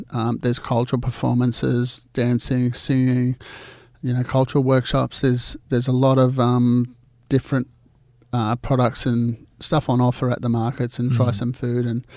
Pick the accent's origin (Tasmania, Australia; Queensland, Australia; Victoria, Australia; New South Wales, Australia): New South Wales, Australia; La Perouse; when I was a child growing up in La Perouse, that was our backyard